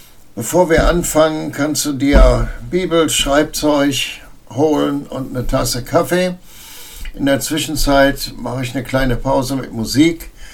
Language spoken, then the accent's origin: German; North Rhine-Westphalia, Germany; born there; Ich bin im Oberbergischen geboren, lebe auch da. Nicht da, wo ich geboren bin, aber nicht weit davon weg. Und bin groß geworden in der Wirtschaftswunderzeit. Also Ende der 50er, Anfang der 60er.